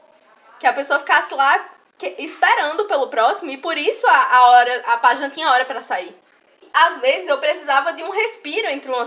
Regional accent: Rio Grande do Norte, Brazil; só tem comida que só se tem no Siridó, que é o lugar de onde eu vim.

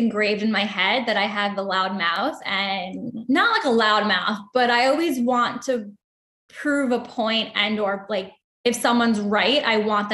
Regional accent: Commack, New York, United States; also born or lived in Astoria, Queens; So I was born in Astoria, Queens, but I grew up on Long Island in Commack and went to undergrad at Hofstra. So Long Island proud, right?

